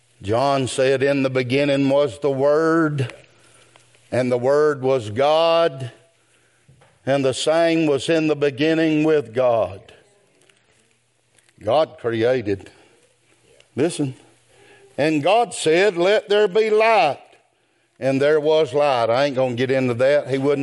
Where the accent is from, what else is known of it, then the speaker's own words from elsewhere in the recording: Rome, Georgia, United States; born there; I was born in Floyd County, Georgia. Floyd Hospital. 1954, on the 28th day of November.